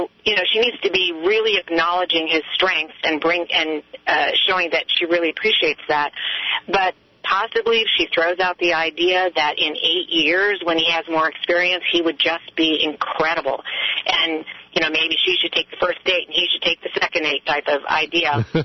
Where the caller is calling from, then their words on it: Monterey, California, United States; I'm from Monterey.